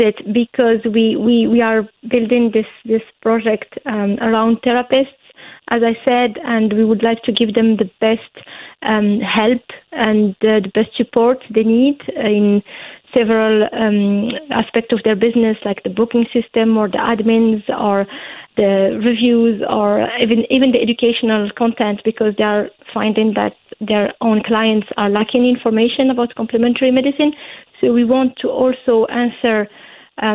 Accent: Munster, Ireland; I am from Kerry

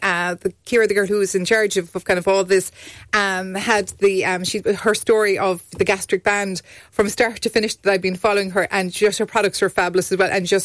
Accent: Munster, Ireland; I'm from Kerry.

